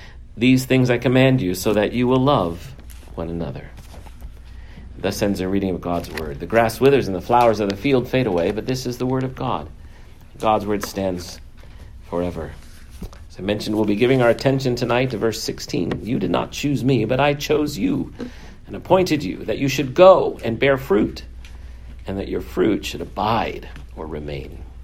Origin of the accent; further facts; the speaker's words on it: Iowa City, Iowa, United States; Donna and I will be heading out to my hometown in Iowa City, Iowa, for my high school reunion.